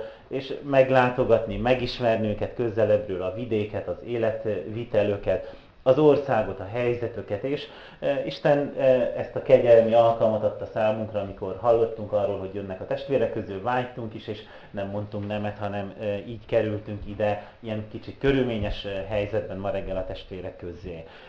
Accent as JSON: {"language": "Hungarian", "region": "Transylvania", "country": "Romania", "moved": "yes", "lives_now": "Gödöllő, Hungary", "said": "nem régóta élek Gödöllőn, 2 éve költöztünk, második éve a család Erdélyből költöztünk ki Magyarországra"}